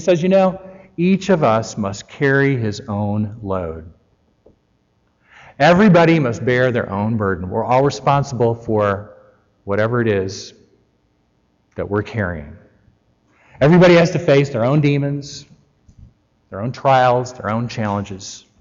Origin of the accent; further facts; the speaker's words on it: Illinois, United States; also born or lived in Indiana; And for most of my life, I grew up in Illinois and Indiana, down the block from a cornfield.